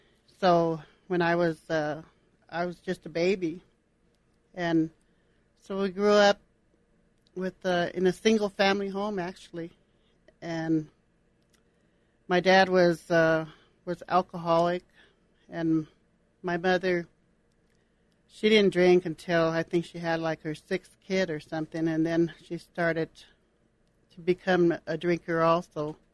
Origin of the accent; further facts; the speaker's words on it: Denver, Colorado, United States; Well, I grew up here in Denver, Colorado, and I'm a native, actually.